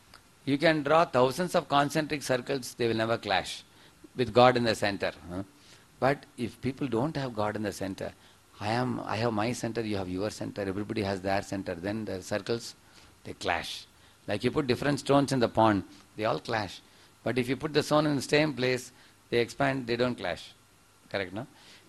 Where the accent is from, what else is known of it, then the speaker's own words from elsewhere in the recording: Tamil Nadu, India; now in Pune, India; Like I am a Tamil fellow, but I am in Pune last 25 years. I am from Tamil Nadu.